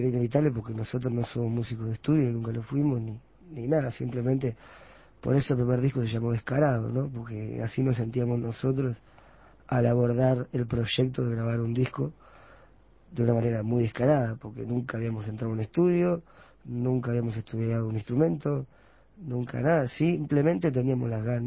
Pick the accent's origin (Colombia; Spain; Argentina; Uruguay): Uruguay; Montevideo; born or raised there